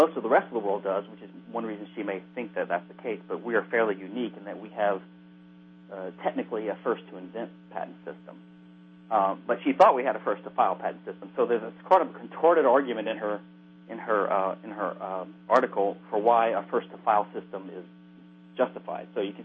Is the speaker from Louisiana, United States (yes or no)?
yes; Louisiana, United States; But I'm from Louisiana, and I was always a sort of a conservative individualist type